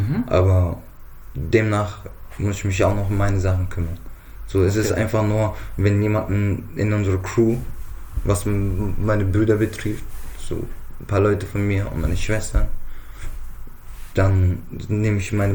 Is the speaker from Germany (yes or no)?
yes; Offenbach, Hesse, Germany; Und ich sage, ich komme aus Frankfurt, Offenbach.